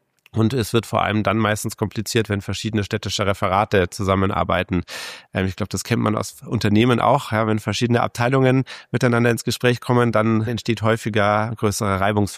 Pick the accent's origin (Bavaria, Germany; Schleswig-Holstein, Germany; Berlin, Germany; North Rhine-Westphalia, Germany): Bavaria, Germany; Munich; Ich bin Münchner, gehe schon immer, denn immer jetzt nicht, natürlich erst seitdem ich 16 bin, gerne auf die Wiesen